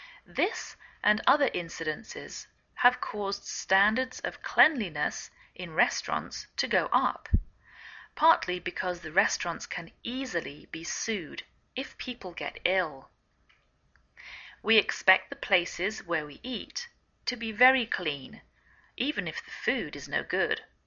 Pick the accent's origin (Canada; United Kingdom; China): United Kingdom; England; now in United States